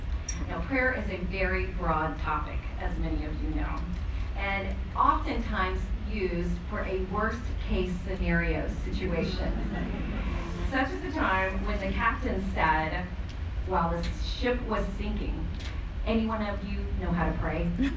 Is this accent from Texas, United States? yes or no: yes; Texas, United States; moved away as an adult; now in Washington, D.C., United States; I had been born and raised in Texas and had never moved more than a block from where I was born.